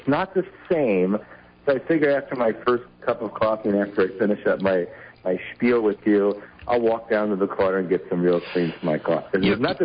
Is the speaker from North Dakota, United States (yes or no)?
no; New York, United States; Don't forget, I grew up in New York